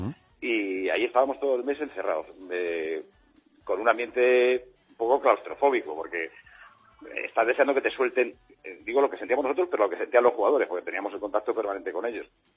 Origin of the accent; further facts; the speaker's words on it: Spain; He tenido la suerte de ver unos Juegos Olímpicos en mi país.